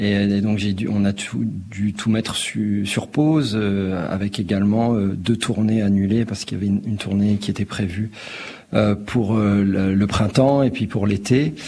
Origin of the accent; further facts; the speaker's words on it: France; also born or lived in Rwanda; je suis français, mais rwandais également.